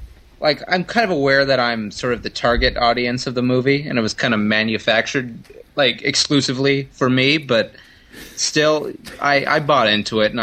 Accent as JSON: {"language": "English", "country": "Canada", "said": "But you know, I'm Canadian, so I was polite, and I did nothing."}